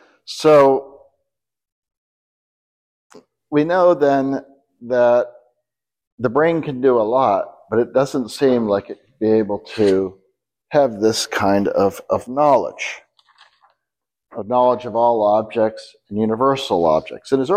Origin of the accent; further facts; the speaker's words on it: Maine, United States; now in Texas, United States; I grew up in Maine, so we played in ponds in the winter, like you may do here.